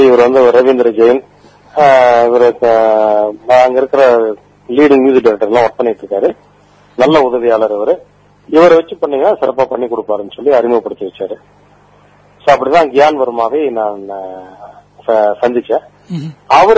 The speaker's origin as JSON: {"language": "Tamil", "town": "Kumarapalayam", "region": "Tamil Nadu", "country": "India", "tie": "born there", "said": "நான் இருந்து ஈரோடு பக்கம் கோயம்புத்தூர் ஈரோடு கேள்விப்பட்டிருக்கீங்கன்னு நினைக்கிறேன், சேலம் ஈரோட்டுக்கு நடுவில் குமாரபாளையம், பவானி குமாரபாளையம் அதான் என்னுடைய நான் பிறந்த ஊரு."}